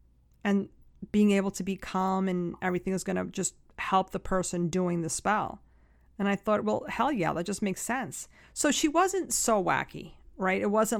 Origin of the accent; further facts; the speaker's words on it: Manhattan, New York, United States; I mean, I grew up in Manhattan, yeah.